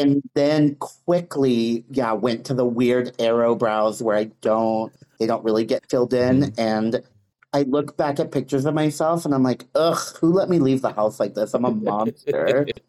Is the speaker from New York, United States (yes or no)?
no; Portland, Oregon, United States; but I grew up in Portland. Okay. I've lived here my whole life.